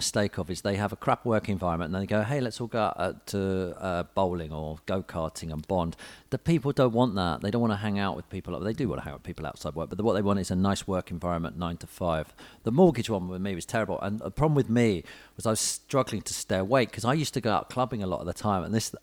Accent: Watford, East of England, United Kingdom; Because I was some fella from Watford who reckoned he was hanging out

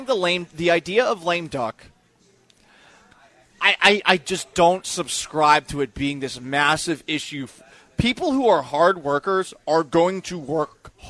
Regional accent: Massachusetts, United States; I grew up in Massachusetts, and I regularly remember Manny Ramirez's name being confused, calling Manny Ortiz.

